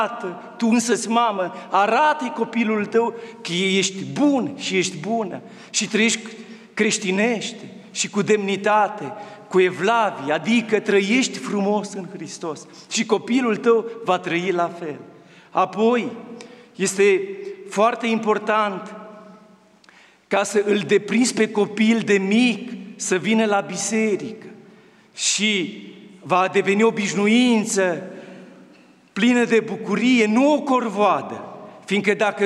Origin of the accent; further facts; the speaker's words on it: Transylvania, Romania; pentru faptul că sunt ardelean și a avut atâta grijă de ardelenii de peste Carpați